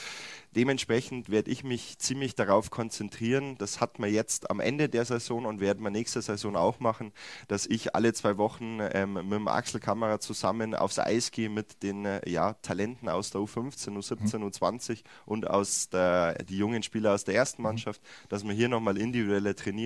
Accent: Greiling, Bavaria, Germany; Es war wirklich so, dass ich bin in Greiling groß geworden und da hat wirklich jeder entweder Eishockey oder Fußball gespielt

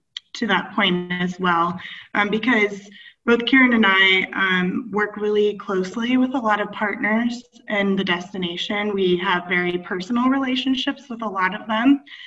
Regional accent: Portland, Oregon, United States; There's this conception that I grew up in Oregon, and sometimes when I introduce myself, I say I'm from Portland, where it's 9 months of rain.

